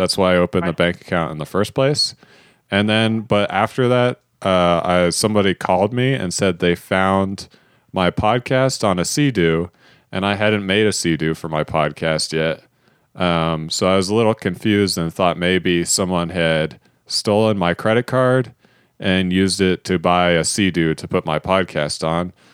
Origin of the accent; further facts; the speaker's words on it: Nebraska, United States; I'm from Nebraska.